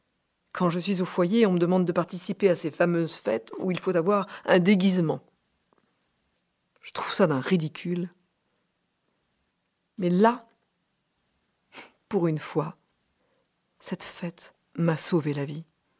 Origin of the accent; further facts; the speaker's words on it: Belfort, Bourgogne-Franche-Comté, France; Je viens de Belfort. J'aime aller à Belfort.